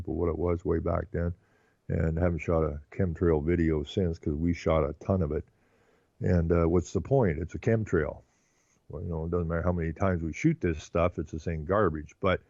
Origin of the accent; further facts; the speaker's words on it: Ontario, Canada; because I was from the Ottawa Valley, so most of the creeks were running through rocks and whatnot.